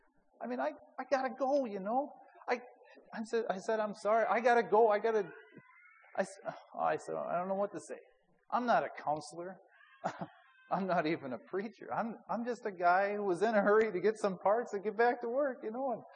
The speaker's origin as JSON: {"language": "English", "town": "Stillwater", "country": "United States", "tie": "born or raised there", "said": "But I grew up in Stillwater, and when I lived in Stillwater, we lived right across from the prison."}